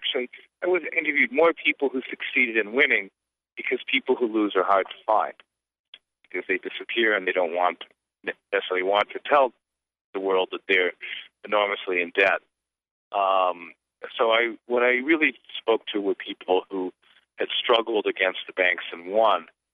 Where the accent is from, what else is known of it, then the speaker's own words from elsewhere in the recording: Cleveland, Ohio, United States; a visit I made to my hometown of Cleveland.